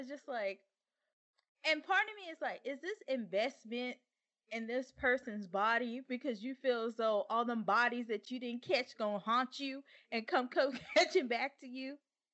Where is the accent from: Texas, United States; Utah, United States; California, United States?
Texas, United States; I remember, because I'm from Texas, and they teach abstinence